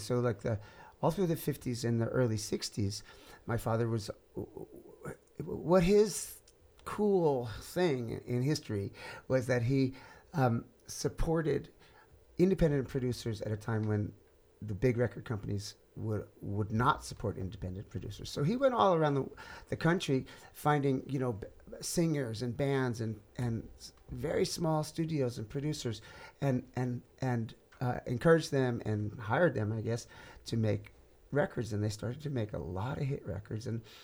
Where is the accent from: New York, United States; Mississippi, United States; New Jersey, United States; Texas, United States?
New York, United States; I had been quite interested in Indian music as I was growing up in New York.